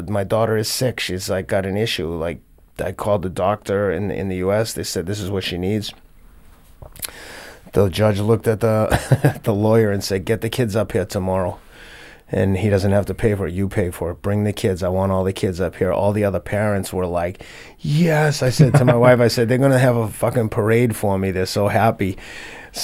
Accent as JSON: {"language": "English", "country": "United Kingdom", "said": "like what we were saying about being British, like I just always speak up."}